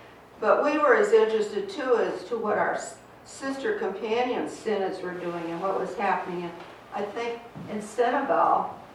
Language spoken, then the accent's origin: English; Dallas, Texas, United States; she found out I was from Dallas, Texas